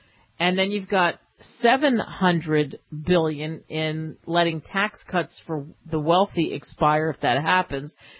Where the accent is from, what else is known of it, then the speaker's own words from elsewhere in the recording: New Jersey, United States; also born or lived in California, United States; I know I grew up in Jersey, so I think I can talk about that. And I've lived in California.